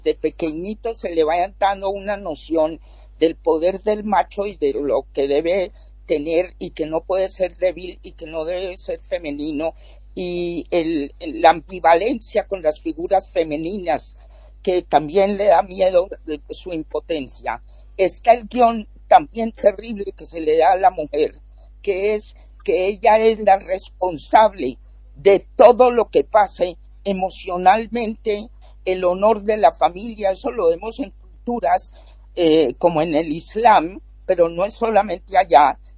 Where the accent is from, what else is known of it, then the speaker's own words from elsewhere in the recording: Colombia; En mi país es un horror, pero no es el único, Colombia.